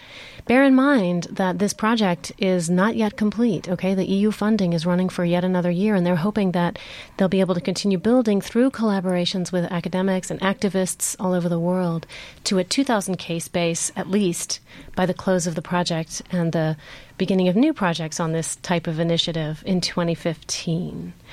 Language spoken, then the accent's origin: English; Appalachia, United States; growing up in Appalachia, the Smoky Mountains